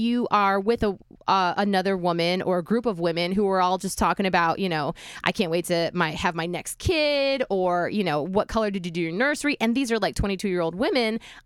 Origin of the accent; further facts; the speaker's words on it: Cleveland, Ohio, United States; now in Tampa, United States; Are you from here? And I was like, no, I'm from Cleveland area.